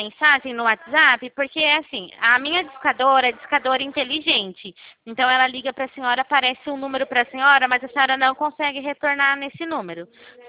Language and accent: Portuguese; São Paulo, Brazil; now in Araras, Brazil; Atualmente eu estou aqui em Araras, eu sou de São Paulo